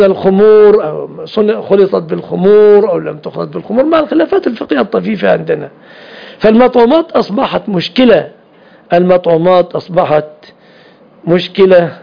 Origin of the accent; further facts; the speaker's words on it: Mansoura, Dakahlia, Egypt; نذهب من بلادنا المنصورة إلى القاهرة